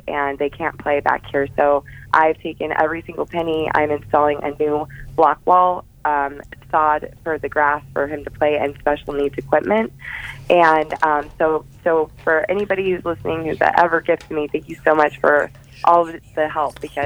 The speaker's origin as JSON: {"language": "English", "town": "Phoenix", "region": "Arizona", "country": "United States", "tie": "born or raised there", "said": "So I'm from Phoenix, Arizona."}